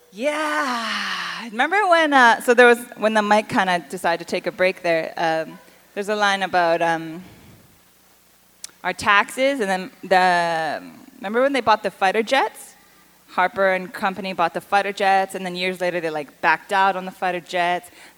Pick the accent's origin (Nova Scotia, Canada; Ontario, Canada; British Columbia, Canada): Ontario, Canada; Kitchener; I'm from Kitchener and I went to Laurier